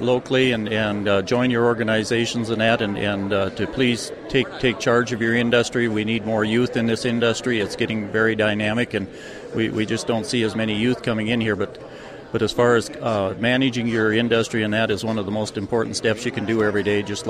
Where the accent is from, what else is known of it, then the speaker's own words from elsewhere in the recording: Riva, South Dakota, United States; I'm from northwest South Dakota. It's a little town called Riva. We're a purebred cow-calf operation.